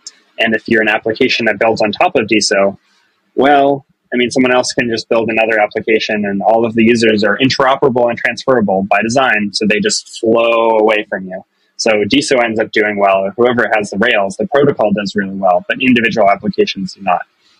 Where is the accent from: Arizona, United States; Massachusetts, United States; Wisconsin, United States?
Massachusetts, United States; Boston; also born or lived in Chicago / San Francisco; now in New York City, United States; I grew up outside of Boston. I went to school in Chicago. I moved to SF for work. Now I'm in New York City.